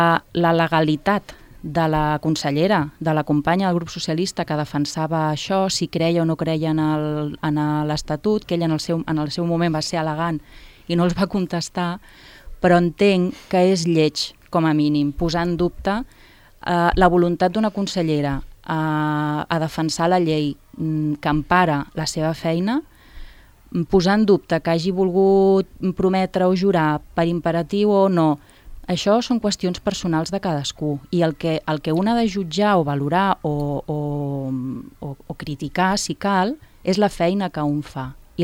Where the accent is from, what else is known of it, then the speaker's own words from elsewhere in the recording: Catalonia, Spain; now in Formentera, Spain; jo com a catalana puc tenir la meva història prèvia i com a representant de Formentera, ja no dic formenterera d'adopció